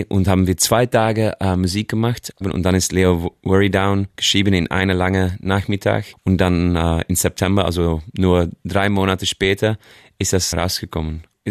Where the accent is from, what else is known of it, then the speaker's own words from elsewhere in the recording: Belgium; first language Dutch; German is a second language; Und ich bin von Belgien. Meine Muttersprache ist Niederländisch